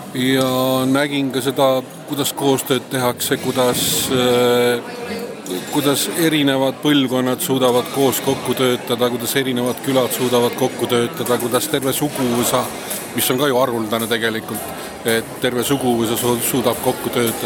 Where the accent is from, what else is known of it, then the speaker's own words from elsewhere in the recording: Virtsu, Pärnu County, Estonia; now in Muhu, Estonia; Ma olen Virtsust pärit ja ma elan Muhus ja mul ei ole konflikti mitte kuidagi pidi, et Muhus on mind omaks võetud